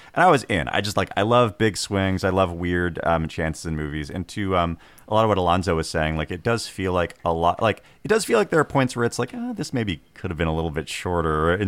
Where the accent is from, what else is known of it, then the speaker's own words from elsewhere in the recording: Tulalip, Washington, United States; growing up on the Tulalip Reds, it's like I would hear Sasquatch stories from like elders.